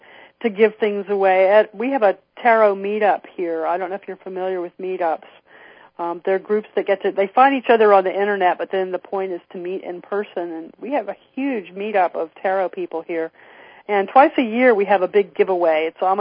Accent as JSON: {"language": "English", "region": "the South", "country": "United States", "said": "Since I'm from the South, sometimes people think … A-L, but no … like the bird."}